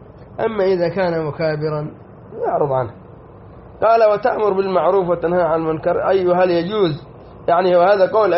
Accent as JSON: {"language": "Arabic", "country": "Yemen", "said": "كان عندنا في اليمن بعض النساء زوجت من المكارمة"}